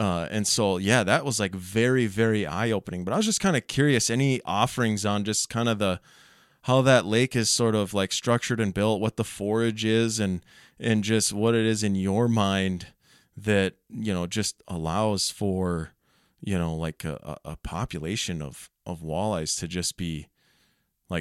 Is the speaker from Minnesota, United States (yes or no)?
yes; Minnesota, United States; Just my experience growing up in Minnesota and everything